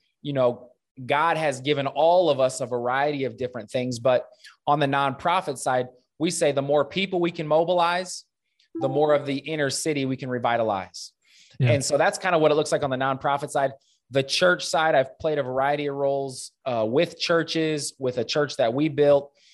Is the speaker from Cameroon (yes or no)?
no; Omaha, Nebraska, United States; Number one, born and raised in Omaha.